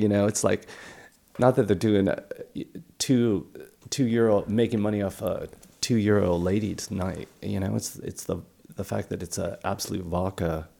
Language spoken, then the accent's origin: English; Newport Beach, California, United States; now in San Francisco, United States; I'm from Newport Beach, California.